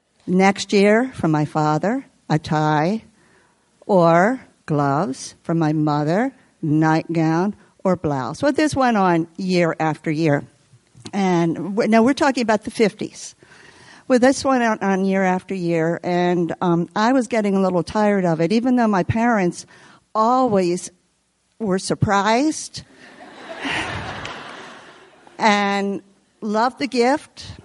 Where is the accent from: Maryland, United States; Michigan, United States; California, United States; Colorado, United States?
Maryland, United States; Baltimore; I grew up in Baltimore in a family with many traditions, and Christmas was no exception.